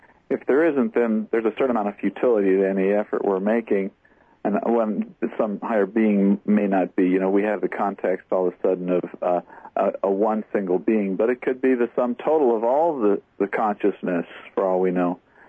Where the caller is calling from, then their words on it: Dallas, Texas, United States; I'm calling from Dallas.